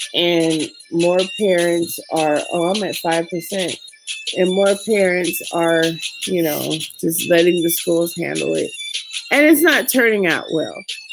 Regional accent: California, United States; I'm from California, so I know how that is.

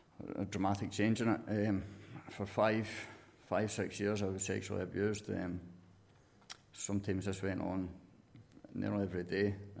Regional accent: St Andrews, Scotland, United Kingdom; So I grew up in St Andrews in Fife. Come from a big family.

